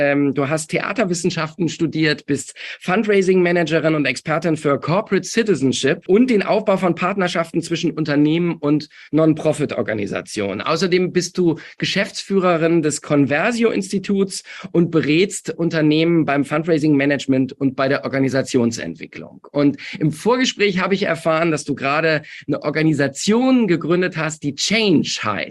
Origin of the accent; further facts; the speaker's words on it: Essen, North Rhine-Westphalia, Germany; Wunderbare Einrichtung in meiner Heimatstadt. Ich bin ja in Essen geboren